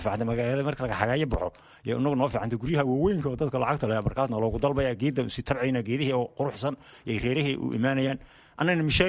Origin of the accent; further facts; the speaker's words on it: Kelafo, Somali Region, Ethiopia; Qallaafe ayaan ka imid birimadii hore, lug baanan aga imid.